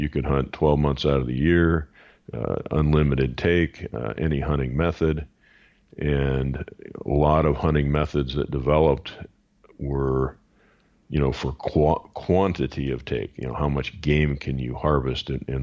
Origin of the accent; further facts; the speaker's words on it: Ohio, United States; I grew up in Ohio. You know, we have a tremendous, you know, whitetail population there